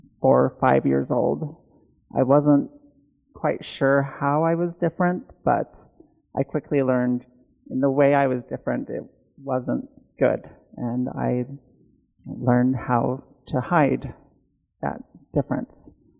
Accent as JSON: {"language": "English", "town": "Kaysville", "region": "Utah", "country": "United States", "tie": "born or raised there", "said": "I grew up in Utah, and I've lived here all my life. I grew up in a small town, Kaysville. Some of you might know where that is. It's by Cherry Hill and Lagoon."}